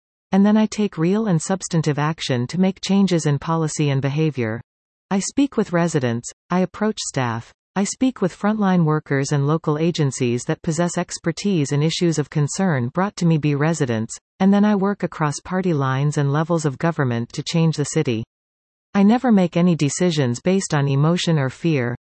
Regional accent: Tottenham, Ontario, Canada; also born or lived in Ottawa / Montreal / United Kingdom; now in Cambridge, Canada; I grew up in Tottenham, a small farming town of 5,000 people, where the primary industries were farming, agriculture, or auto assembly at the Honda manufacturing plant in Alliston.

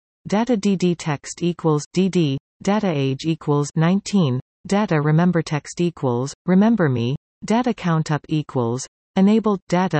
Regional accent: New Zealand; I'm originally from New Zealand and wanted to build a company that was inclusive and empowering. The meaning Kia Ora has great meaning back home in my native country.

